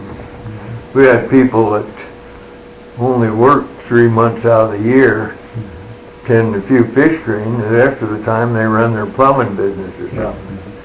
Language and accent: English; Roseburg, Oregon, United States; also born or lived in Riddle / Gardner; Well, I was born in Riddle in 1914. Didn't live there very long. Moved around to Gardner, Oregon for the first grade when there wasn't a road to it. And then to Roseburg. And graduated from high school in Roseburg